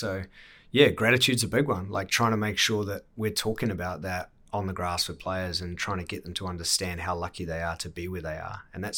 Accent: Auckland, New Zealand; I grew up in Auckland. I can't say I wanted for much as a kid. I had a great childhood.

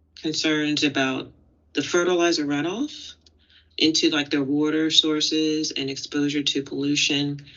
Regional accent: New Jersey, United States; I'm from New Jersey State, I've been down south

